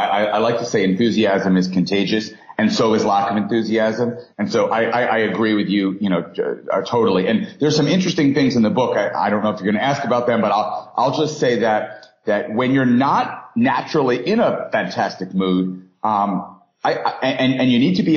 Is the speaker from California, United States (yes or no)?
no; New York, United States; and I'm a New Yorker, so I know lots of very jaded, cynical people, right?